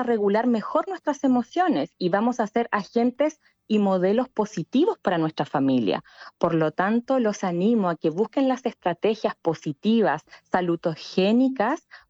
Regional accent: Chile; En nuestro país, en Chile, en mi país, es el 20%.

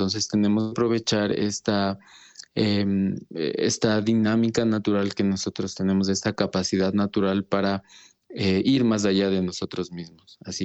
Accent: Ecuador; soy de Ecuador

